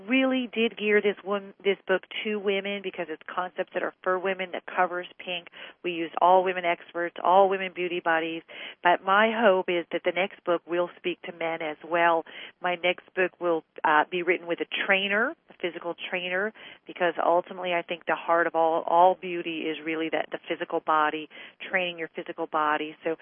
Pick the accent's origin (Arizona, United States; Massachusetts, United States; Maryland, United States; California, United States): California, United States; Los Angeles; I'm actually from Los Angeles.